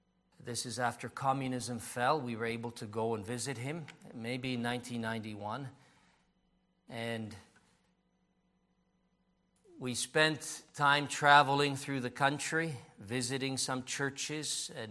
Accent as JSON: {"language": "English", "country": "Canada", "tie": "born or raised there", "moved": "as an adult", "lives_now": "Czech Republic", "said": "So I spent most of my life in Canada. I grew up in Canada. And then in 2008, we returned to the Czech Republic. But to me, that was a foreign land. Yes, I knew the land, but I spent my whole life in Canada."}